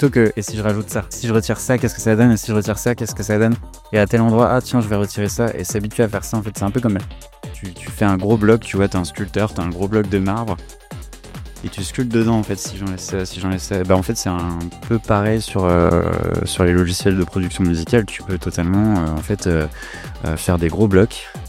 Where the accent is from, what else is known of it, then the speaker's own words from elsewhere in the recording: Brest, Brittany, France; je viens de Brest.